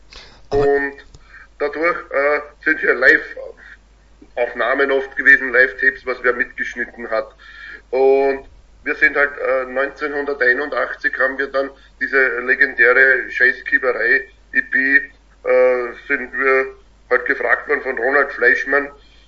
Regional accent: Vienna, Austria; Ja, wir sind aus Wien.

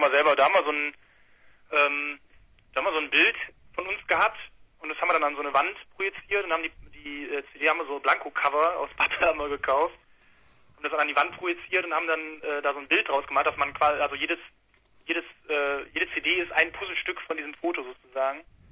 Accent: Mönchengladbach, North Rhine-Westphalia, Germany; now in Cologne, Germany; wir sind ja ursprünglich aus Mönchengladbach.

